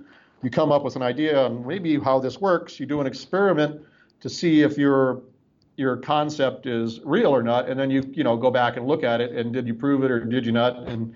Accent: England, United Kingdom; now in United States; And I'm from England. I'm an English speaker, so I'm apt to butcher foreign languages.

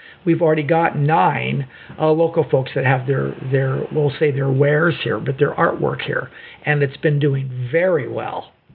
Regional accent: San Diego, California, United States; now in Grants Pass, United States; And natively, I'm from San Diego, so we're looking at Zone 24, which is somewhat similar to Brookings. But moving to Grants Pass was Zone 7

